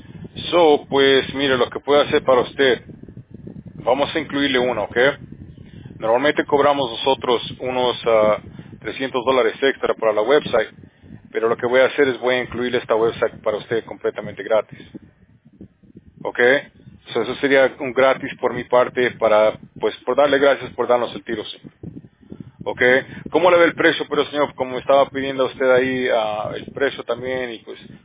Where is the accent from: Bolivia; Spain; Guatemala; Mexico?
Bolivia; now in United States; Yo soy de Bolivia, para ser exacto, pero obviamente estamos en Estados Unidos.